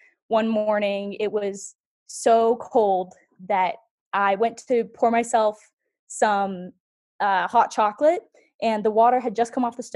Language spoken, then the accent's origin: English; Colorado Springs, Colorado, United States; So the high school that I went to is a private high school in the town that I grew up in Colorado Springs.